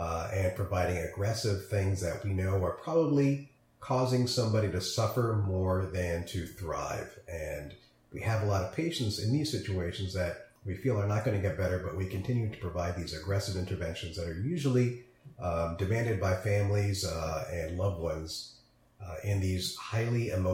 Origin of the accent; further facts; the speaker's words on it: Newtown, Connecticut, United States; also born or lived in India; growing up in a small, previously unknown but now infamous Newtown, Connecticut, I spent most of my adolescence and childhood around other